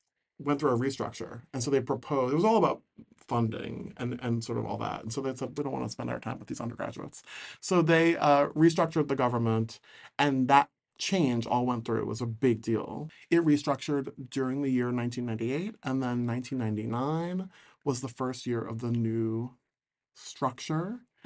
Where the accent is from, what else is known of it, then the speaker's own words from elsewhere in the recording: New Orleans, Louisiana, United States; I love it here. I love New Orleans. I'm from New Orleans.